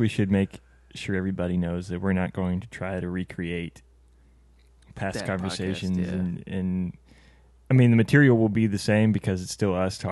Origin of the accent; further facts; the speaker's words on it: Memphis, Tennessee, United States; But we are hailing from Memphis, Tennessee.